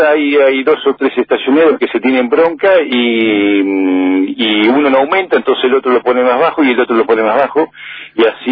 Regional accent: Pergamino, Buenos Aires Province, Argentina; also born or lived in Rosario; Sí, en Pergamino, nacido acá en Pergamino, exactamente. Mis abuelos eran de Pinson, después estudié en Rosario y volví a Pergamino.

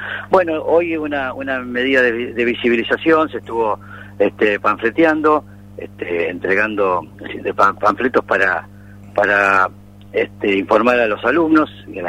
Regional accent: Pergamino, Buenos Aires Province, Argentina; que somos de Pergamino y que nos lo vivimos de cerca

